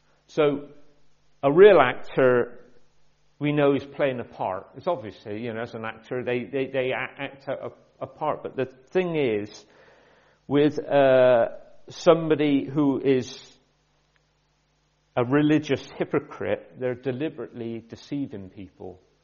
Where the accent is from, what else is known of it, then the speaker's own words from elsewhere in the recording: Bristol, South West England, United Kingdom; I come from South Bristol and I can't pronounce anything correctly.